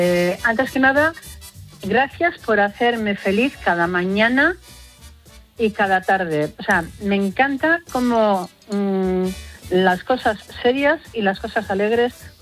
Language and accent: Spanish; Bilbao, Basque Country, Spain; now in Sopelana, Spain; aunque soy de Bilbao, vivo en Sopelana